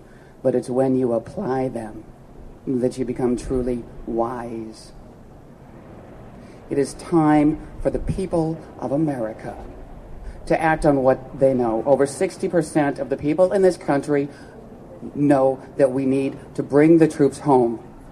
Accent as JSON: {"language": "English", "town": "Seattle", "region": "Washington", "country": "United States", "said": "I'm from the Seattle, Washington area."}